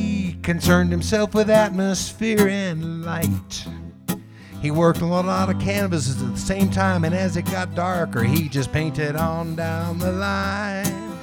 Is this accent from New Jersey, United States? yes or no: no; Oakland, California, United States; I'm from Oakland, California.